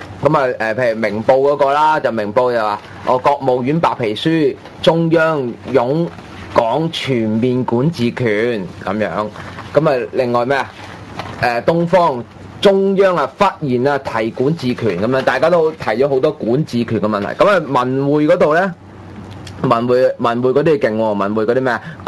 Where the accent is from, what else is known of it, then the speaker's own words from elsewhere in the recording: Hong Kong; 咁其中咧我哋香港人最關心嘅咧，就應該係尾嗰啲章節啦